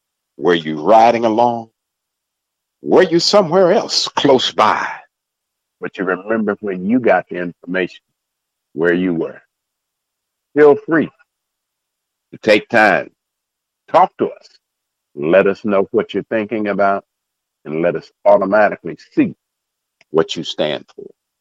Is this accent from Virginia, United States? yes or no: no; Huntsville, Alabama, United States; also born or lived in California, United States; Of course, I lived in California, so I had Fort Ord. And I was raised in Huntsville, Alabama, Redstone Arsenal.